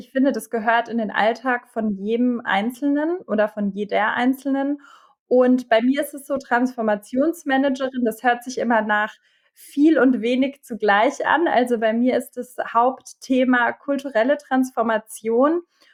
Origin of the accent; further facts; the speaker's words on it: Bavaria, Germany; born there; now in Berlin, Germany; ich bin 33 Jahre alt oder jung, je nachdem. Bin Wahl-Berlinerin und gebürtige Bayerin.